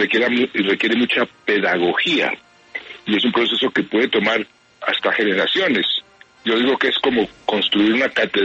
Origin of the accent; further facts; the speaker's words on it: Colombia; a mí me da mucha tristeza realmente como colombiano escuchar eso, sobre todo de mi presidente